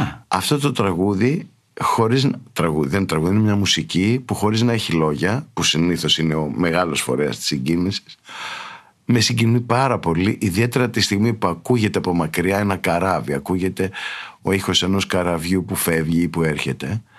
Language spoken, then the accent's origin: Greek; Loutraki, Peloponnese, Greece; παρότι δεν είμαι από την Αθήνα, είμαι από το Λουτράκι, που είναι, ναι, όμως κοντά στην Αθήνα